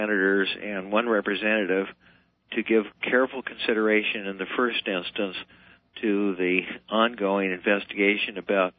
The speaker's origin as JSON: {"language": "English", "town": "Clarendon", "region": "Vermont", "country": "United States", "said": "I'm from Clarendon, Vermont"}